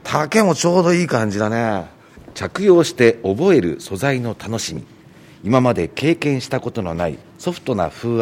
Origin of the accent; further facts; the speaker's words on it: Niigata, Japan; いや、正直私も新潟県民ですけど、